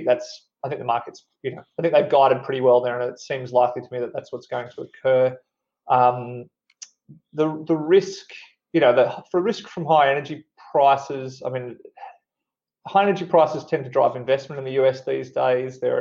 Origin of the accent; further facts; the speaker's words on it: Australia; Consistent with my background, I focus on I'm an Australian.